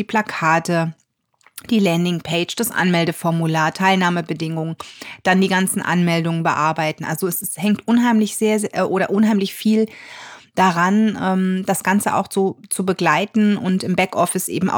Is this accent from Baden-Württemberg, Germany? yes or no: no; North Rhine-Westphalia, Germany; Ich komme aus der Nähe von Düsseldorf.